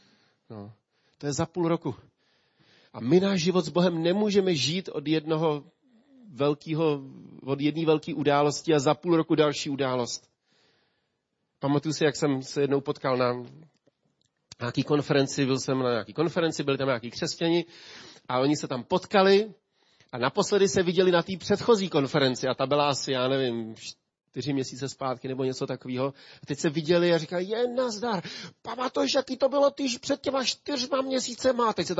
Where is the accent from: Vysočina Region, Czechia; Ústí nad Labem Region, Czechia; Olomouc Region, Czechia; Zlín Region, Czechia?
Ústí nad Labem Region, Czechia; Ústí nad Labem; Já si pamatuju, když jsem byl kluk a tady v Ústí byla jenom taková maličká skupinka